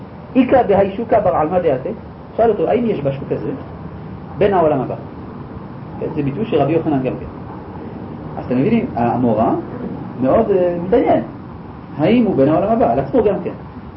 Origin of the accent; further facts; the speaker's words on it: Jerusalem, Jerusalem District, Israel; אם אני אומר על עצמי, למשל, אני בן ירושלים.